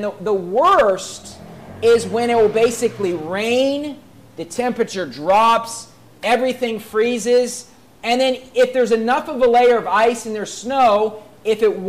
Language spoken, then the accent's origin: English; West Virginia, United States; And I know growing up in West Virginia, you know, you'd read things in the newspaper